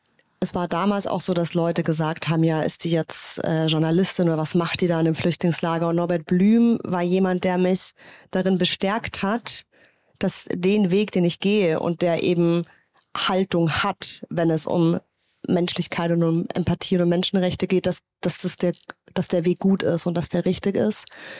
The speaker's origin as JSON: {"language": "German", "country": "Germany", "tie": "born or raised there", "said": "ich bin selber in der Welt groß geworden, ich bin in einem Deutschland sozialisiert worden"}